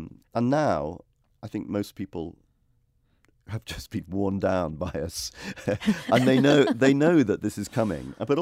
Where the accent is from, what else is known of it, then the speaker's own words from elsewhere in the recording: Liverpool, North West England, United Kingdom; Well, I grew up in Liverpool, so it's hard not to be.